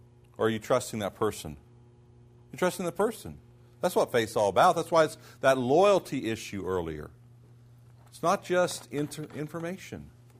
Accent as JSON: {"language": "English", "country": "United States", "tie": "born or raised there", "said": "Because we grew up in America, we believe in a separation of church and state"}